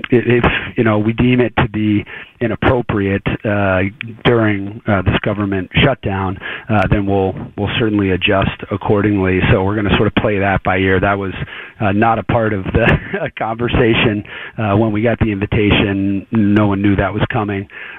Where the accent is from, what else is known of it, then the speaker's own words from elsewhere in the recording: Boston, Massachusetts, United States; Come on, I'm from Boston.